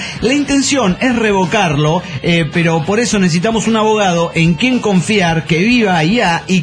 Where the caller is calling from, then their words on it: Los Angeles, California, United States; de Los Ángeles, Califas.